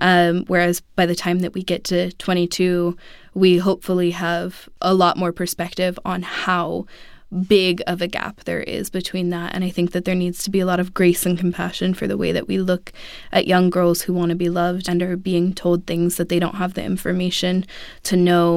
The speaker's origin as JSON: {"language": "English", "town": "Oakland", "region": "California", "country": "United States", "tie": "born or raised there", "said": "I grew up in Oakland at a time where it was rapidly changing and still is"}